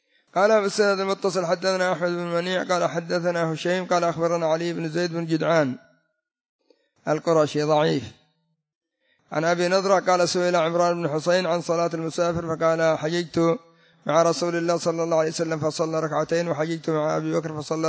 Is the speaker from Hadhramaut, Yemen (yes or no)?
yes; Mukalla, Hadhramaut, Yemen; مطار الريان عندنا في المكلا